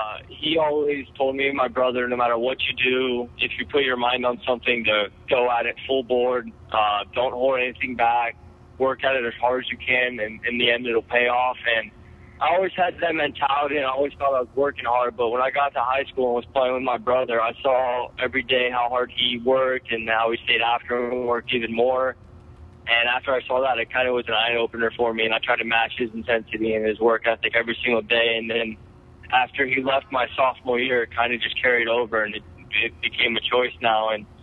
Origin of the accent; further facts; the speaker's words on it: Lake Worth, Florida, United States; I'm from Lake Worth, Florida, down in West Palm Beach.